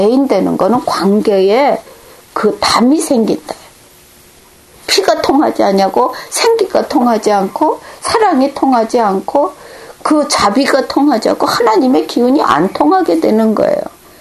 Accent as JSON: {"language": "Korean", "country": "South Korea", "said": "저도 한국 사람이고"}